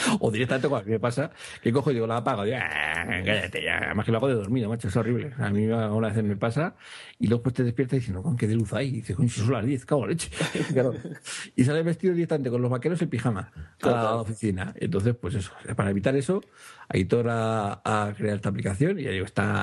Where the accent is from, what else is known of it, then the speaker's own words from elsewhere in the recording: Andalusia, Spain; Andaluz, totalmente.